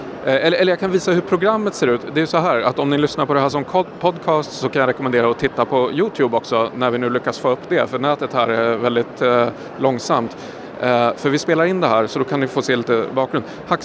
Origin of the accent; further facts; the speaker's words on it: Sweden; Jag tycker att som svensk, eller när man kommer från Sverige